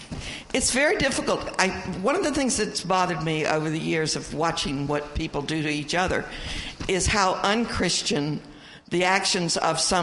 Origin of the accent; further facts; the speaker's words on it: Mississippi, United States; I grew up in South Mississippi